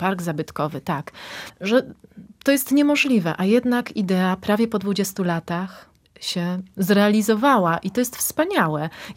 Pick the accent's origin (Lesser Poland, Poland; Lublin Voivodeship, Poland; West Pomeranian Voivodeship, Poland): Lesser Poland, Poland; Kraków; now in Żagań, Poland; Zwłaszcza, że pochodzę z Krakowa i wiesz, długo mi zajęło, bo właściwie 20 lat mieszkam tutaj w województwie lubuskim